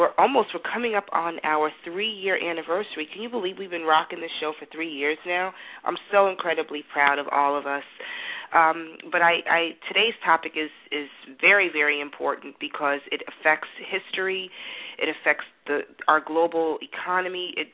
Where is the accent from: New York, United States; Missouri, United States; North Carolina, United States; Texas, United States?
New York, United States; for me, as a New Yorker, when the Trade Center came down, I was frozen because it was such a part of history. Plus, I grew up in Greenwich Village.